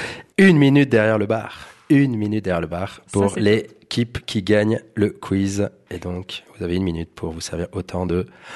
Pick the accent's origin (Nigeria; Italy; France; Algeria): France; Nouvelle-Aquitaine; now in Argentière, France; moi qui suis savoyard pure souche, non pas du tout, je suis bordelais